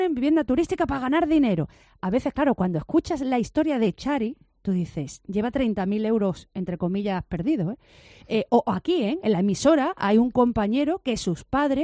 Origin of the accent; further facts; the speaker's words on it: Málaga, Andalusia, Spain; pero si es que yo soy de Málaga